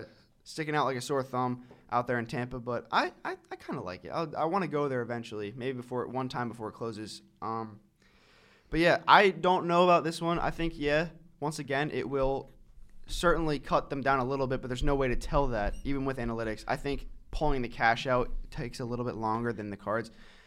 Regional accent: Toronto, Ontario, Canada; The guy that I grew up watching in Toronto and Philly

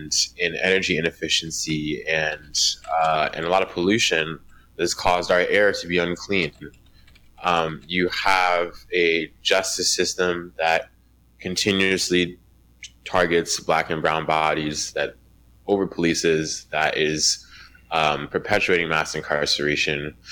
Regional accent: New York City, New York, United States; So I grew up, I'm originally from the South Bronx, actually, in New York City, and grew up in a neighborhood that was impacted by neoliberal policy and the war on drugs.

